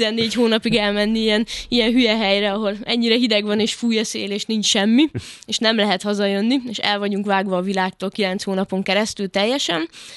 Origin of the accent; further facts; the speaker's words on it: Hungary; Hát én magyarként voltam egyedül, de egyébként egy 12 fős társaságnak voltam a része.